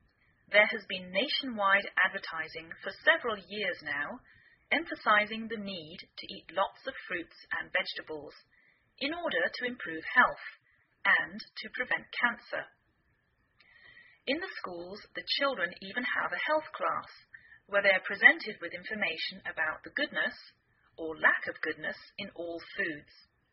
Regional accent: England, United Kingdom; now in United States

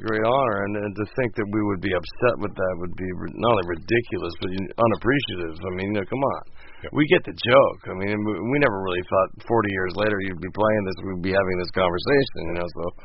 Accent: North Hollywood, California, United States; But we're from North Hollywood, so don't think that the irony is not, or humor is not lost on us

